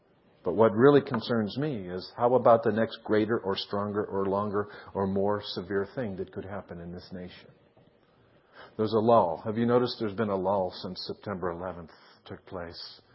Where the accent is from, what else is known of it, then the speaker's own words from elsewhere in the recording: California, United States; One of the things I learned as a Californian in a Hawaiian shirt that was transplanted back in Vermont, they used to laugh at us.